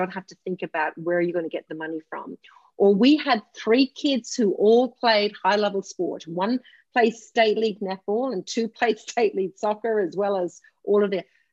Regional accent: Ireland; growing up in Ireland

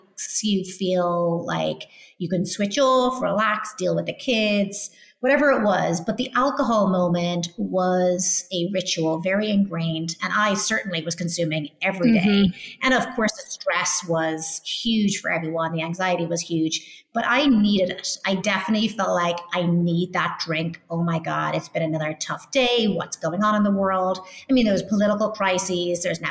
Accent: Ireland; I mean, actually, I'm originally Irish

